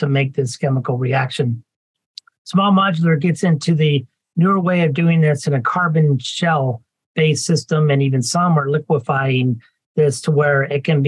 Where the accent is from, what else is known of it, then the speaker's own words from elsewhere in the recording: Tri-Cities, Washington, United States; I grew up here in the Tri-Cities, had a father and in-laws that all worked at nuclear power plant